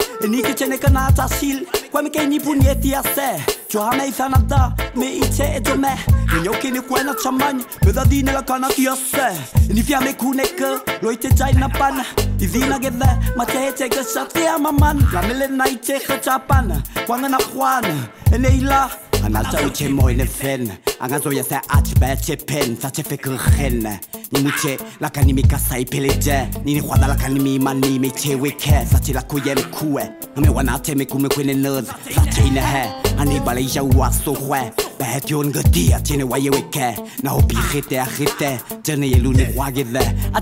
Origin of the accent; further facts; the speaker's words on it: New Caledonia; Je suis de l'Océanie, dans le Pacifique Sud, pas loin de l'Australie. Je suis de l'archipel de la Mélanésie, plus précisément en Nouvelle-Calédonie, dont la capitale est Nouméa. Je suis de Nouvelle-Calédonie, mais c'est...